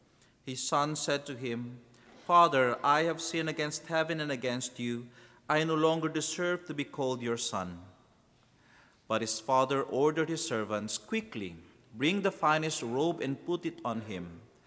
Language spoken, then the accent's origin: English; Philippines; I am a priest of the Diocese of Iva in Zambales in the Philippines. Yes, I'm a Filipino.